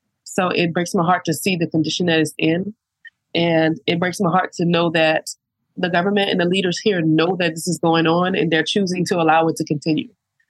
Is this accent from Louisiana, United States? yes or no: yes; St. James, Louisiana, United States; I was born and raised in St. James. So I have firsthand experience in Cancer Alley, and I grew up with these industries.